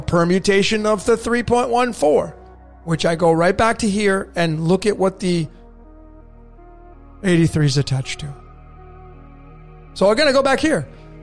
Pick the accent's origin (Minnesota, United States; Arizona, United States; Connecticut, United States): Connecticut, United States; Putnam; born there; I was born in Putnam, Connecticut.